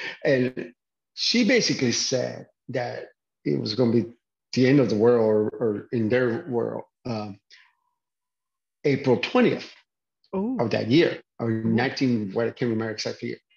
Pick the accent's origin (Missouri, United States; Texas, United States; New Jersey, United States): Texas, United States; Yeah, I'm a Texan. I have no idea how that, you know, that's just, I'm Texan and Mexican.